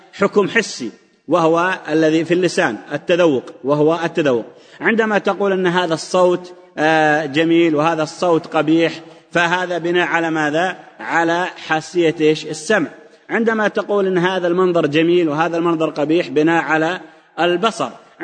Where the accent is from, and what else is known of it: Saudi Arabia